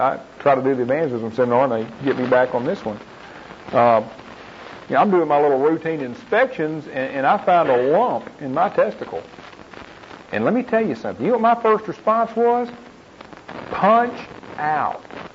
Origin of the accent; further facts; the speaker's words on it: Texas, United States; I'm from East Texas, and I'm a little slow, but I can add two and two and get four.